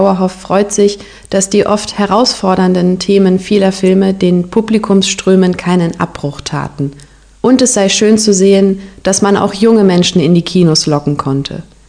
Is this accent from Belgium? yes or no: yes; Belgium; German is a second language; now in France; Ich bin eine Nachbarin von Deutschland. Ich wohne in Frankreich, aber ich bin Belgierin.